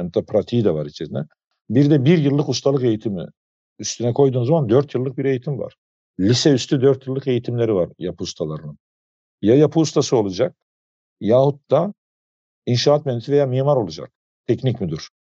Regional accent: Kırıkhan, Hatay, Turkey; şehrimin, benim doğup büyüdüğüm yer, tek katlı evlerin olduğu bir şehirdi orası çocukluğumda. Yani 20 bin nüfusu olan tek katlı evlerden oluşuyordu. Hatay'ın tam ortasında Kırıkhan.

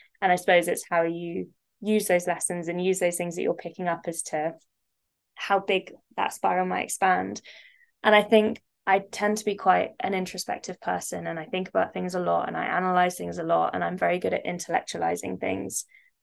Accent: United Kingdom; So as maybe you can tell from my accent, I'm from the UK

